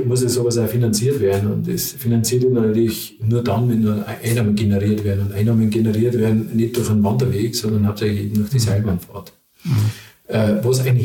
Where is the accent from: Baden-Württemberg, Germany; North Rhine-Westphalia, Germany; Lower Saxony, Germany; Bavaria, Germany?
Bavaria, Germany; Freising; Ich komme da aus Freising